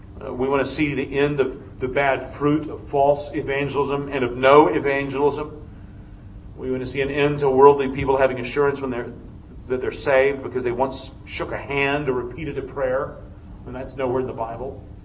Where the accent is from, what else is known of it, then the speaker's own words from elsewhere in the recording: the South, United States; I grew up in the South, and so when I came to Christ, I was sent across town to knock on doors and tell people the gospel.